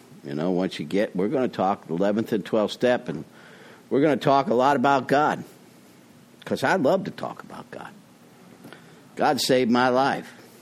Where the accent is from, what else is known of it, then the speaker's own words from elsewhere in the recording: Springfield, Illinois, United States; also born or lived in Peoria; You know, I'm an Irish Catholic, born and raised in Springfield, Illinois, Peoria, Illinois. Catholic schools my whole life.